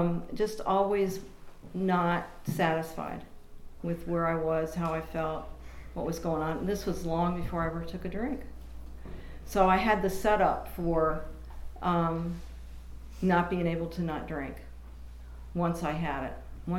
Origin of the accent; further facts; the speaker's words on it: Washington, District of Columbia, United States; I couldn't find my way out of Washington, D.C., in my hometown.